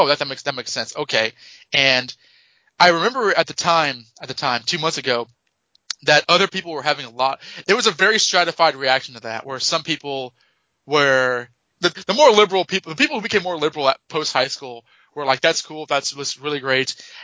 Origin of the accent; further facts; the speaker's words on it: Nashville, Tennessee, United States; I grew up in Nashville, Tennessee